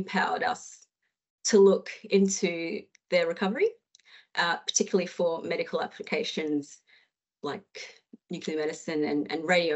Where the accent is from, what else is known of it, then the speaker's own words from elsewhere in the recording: Australia; growing up in Australia